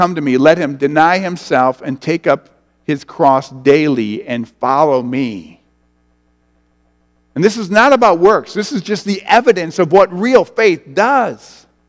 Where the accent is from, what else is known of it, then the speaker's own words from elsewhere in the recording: United States; I was raised in a Christian home. I was raised in America.